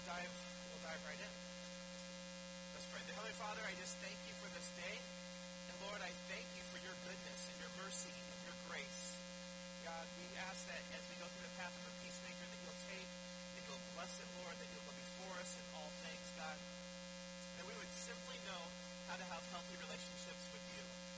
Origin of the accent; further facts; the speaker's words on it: Pacific Northwest, United States; We come from the Pacific Northwest.